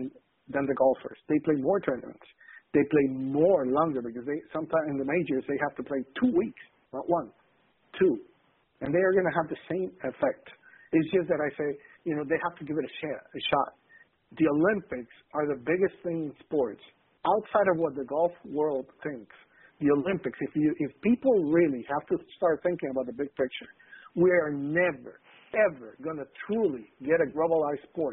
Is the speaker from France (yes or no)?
no; Puerto Rico; I am from Puerto Rico